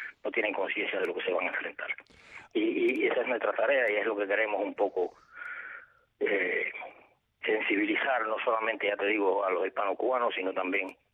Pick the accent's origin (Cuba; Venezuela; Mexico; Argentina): Cuba; moved away; Yo mismo llevo 10 años fuera de Cuba, pero mi nacionalidad es la nacionalidad cubana. Yo no tengo nacionalidad española, no es que tenga otra, o sea, soy refugiado, pero soy refugiado cubano.